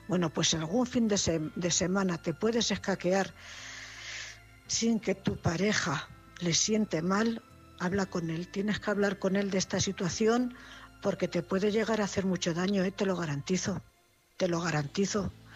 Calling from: Cuenca, Castilla-La Mancha, Spain; Buenas noches … corresponsal de Cuenca.

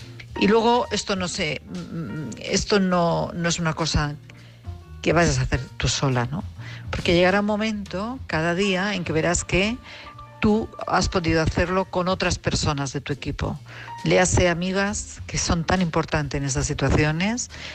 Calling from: Madrid, Community of Madrid, Spain; de Madrid.

